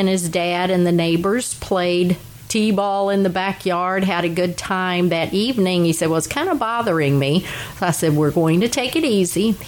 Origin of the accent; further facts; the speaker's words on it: Louisville, Kentucky, United States; Even though I grew up in Louisville, we were next door to a 7-acre truck garden.